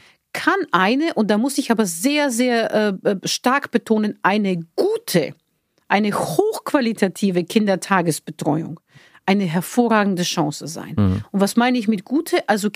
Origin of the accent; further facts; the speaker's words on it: Bulgaria; Und also da, wo ich herkomme in Bulgarien, sind die ersten 40 Tage oder 40 Tage sind so ein Zeitfenster, übrigens auch beim Tod, nicht nur bei der Geburt.